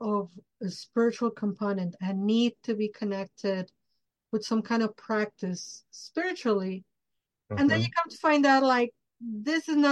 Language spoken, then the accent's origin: English; Mexico City, Mexico; because I grew up in Mexico City.